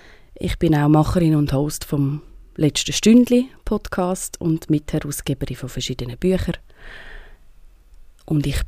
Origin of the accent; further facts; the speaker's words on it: Zurich, Switzerland; Ich komme aus der Region Zürich.